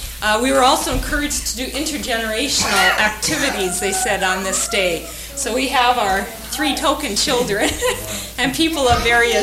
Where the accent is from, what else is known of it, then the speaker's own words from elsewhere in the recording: Camrose, Alberta, Canada; We're from Camrose, Alberta, and we're pastors